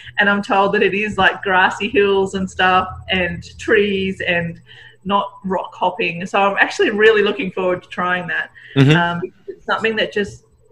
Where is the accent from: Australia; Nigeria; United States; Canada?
Australia; growing up in Australia, they're seasonal.